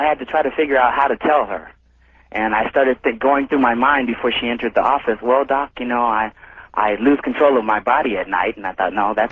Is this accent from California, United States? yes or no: yes; Los Angeles, California, United States; I'm from Los Angeles myself.